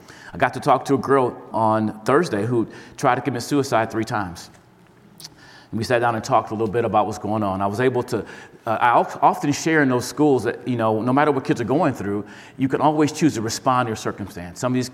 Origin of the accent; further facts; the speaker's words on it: Milwaukee, Wisconsin, United States; moved away; also born or lived in St. Louis, Missouri; I am not from here. I'm from Milwaukee, Wisconsin, not far from here. So I know what the cold looks like. I know what the winter's like. But I moved to St. Louis, Missouri in 2001